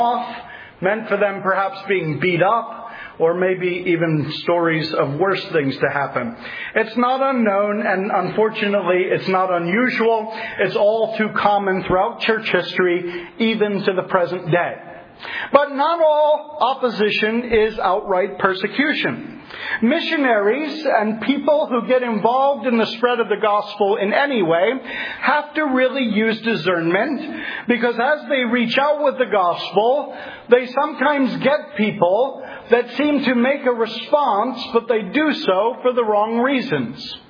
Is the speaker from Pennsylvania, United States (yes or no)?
yes; Philadelphia, Pennsylvania, United States; I'm from Philadelphia.